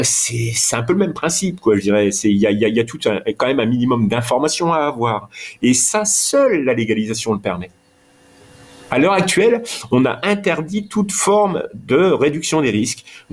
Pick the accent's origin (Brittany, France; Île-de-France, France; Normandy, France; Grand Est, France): Grand Est, France; à la base, moi, je viens du Champagne, de la Champagne.